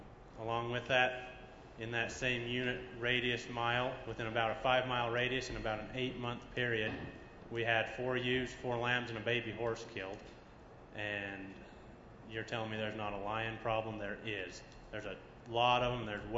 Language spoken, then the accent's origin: English; Park Valley, Utah, United States; I'm from Park Valley.